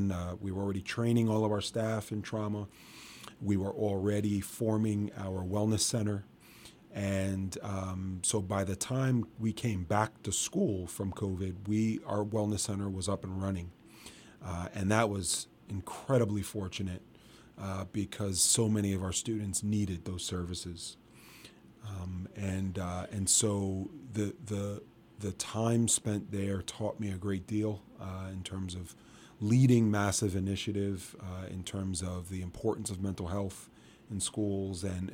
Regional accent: New Jersey, United States; also born or lived in New York; So I was born in New York, grew up in Jersey, and came to the Lehigh Valley to go to Lafayette College.

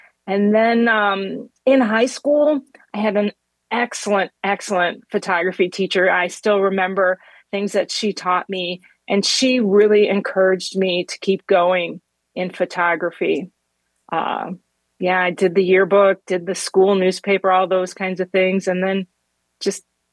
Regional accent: Chicago, Illinois, United States; Well, I grew up in Chicago. I still love Chicago. It's such a great city.

